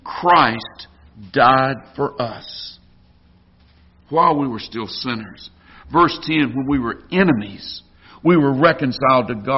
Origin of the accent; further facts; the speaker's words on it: Florida, United States; I'm from North Florida. I grew up, though, about 10 miles south of the Alabama border.